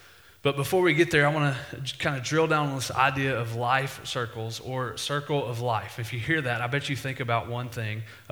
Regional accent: Texas, United States; I remember growing up, I grew up in East Texas, and I really didn't ever talk to someone who believed differently or had a different religious belief than me until I got to college.

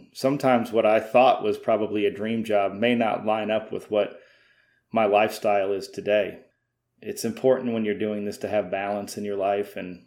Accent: Midwest, United States; I'm from the Midwest and graduated from Iowa State with a different degree in urban planning

